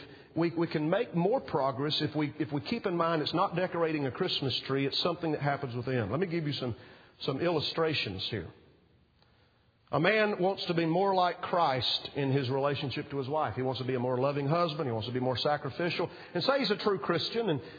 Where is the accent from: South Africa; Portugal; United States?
United States; the South; the phrases and the little sayings I was raised with in the South